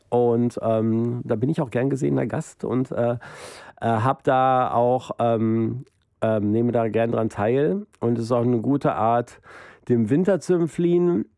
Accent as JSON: {"language": "German", "region": "Berlin", "country": "Germany", "said": "Nee, ich bin Berliner."}